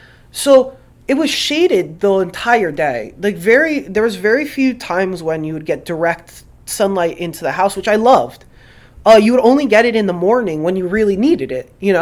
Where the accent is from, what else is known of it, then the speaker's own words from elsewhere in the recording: Newark, New Jersey, United States; also born or lived in Irvington; I mean, I grew up in Jersey, in like like places like Irvington and Newark. I would spend a lot of time as a kid, and of course Newark had some like very rough neighborhoods